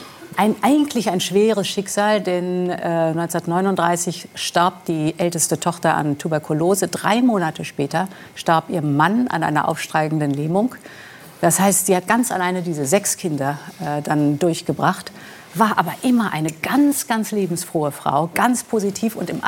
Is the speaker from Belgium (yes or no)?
yes; Brussels, Belgium; ich bin in Brüssel geboren und bin dort aufgewachsen.